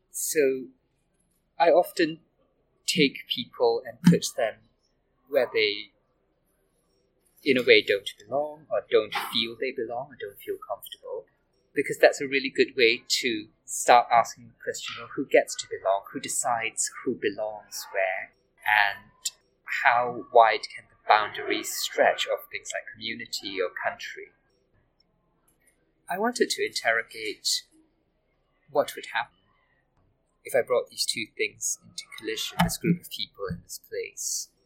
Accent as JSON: {"language": "English", "country": "Singapore", "said": "I'm a Singaporean writer and translator."}